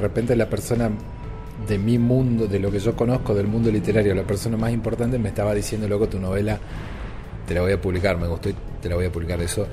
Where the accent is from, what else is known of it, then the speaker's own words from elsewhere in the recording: Presidencia Roque Sáenz Peña, Chaco, Argentina; es más parecido a mi pueblo, que es Presidencia Roque Sáenz Peña, donde sí sucedieron ciertas cosas que están en el libro